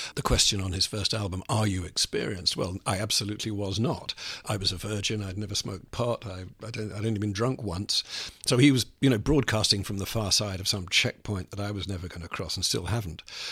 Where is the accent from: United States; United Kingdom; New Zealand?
United Kingdom; England; I think you've heard I come all the way from England.